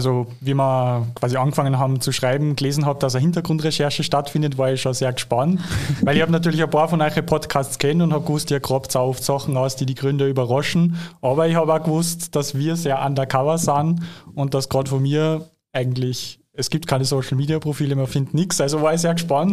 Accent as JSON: {"language": "German", "town": "Kaufing", "region": "Upper Austria", "country": "Austria", "said": "mein Heimatort, 600 Personen Einwohner."}